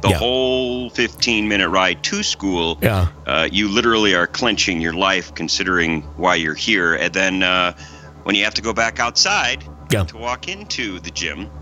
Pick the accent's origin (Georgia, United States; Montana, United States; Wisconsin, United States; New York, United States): Wisconsin, United States; We're both from Wisconsin. You moved away kind of on purpose.